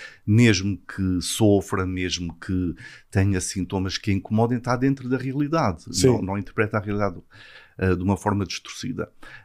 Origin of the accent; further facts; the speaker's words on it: Azores, Portugal; accent: Azorean; moved away; com um bocadinho ainda de pronunciar açoriano ainda falo.